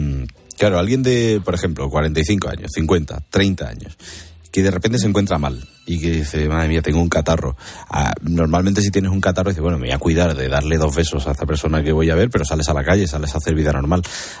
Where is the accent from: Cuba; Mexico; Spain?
Spain; Seville, Andalusia; now in Madrid, Spain; yo he cogido mucho ahora porque estoy ya prácticamente viviendo en Madrid, pero tú sabes, yo soy de Sevilla